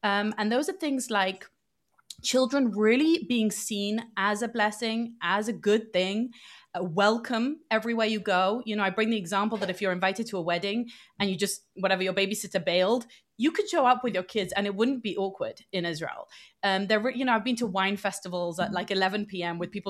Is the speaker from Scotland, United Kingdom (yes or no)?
no; London, United Kingdom; also born or lived in United States; I think I lived in America for 8 years and I grew up in London.